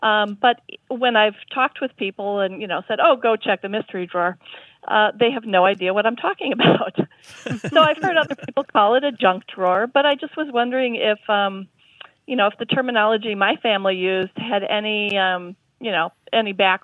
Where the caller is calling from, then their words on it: Madison, Wisconsin, United States; I'm calling from Madison, Wisconsin.